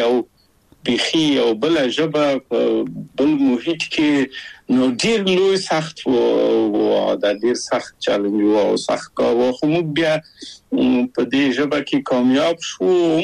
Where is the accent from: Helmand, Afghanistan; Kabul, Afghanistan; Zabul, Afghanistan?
Kabul, Afghanistan; moved away as an adult; also born or lived in Czechoslovakia; زه له کابل په یو دولتي بورس چکسلواکیا ته راغلم